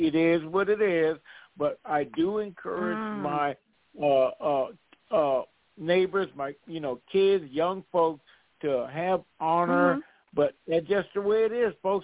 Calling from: Georgia, United States; Yes, this is … I'm calling from Georgia.

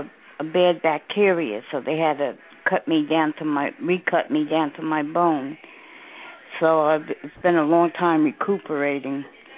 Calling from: New Jersey, United States; I'm calling from New Jersey.

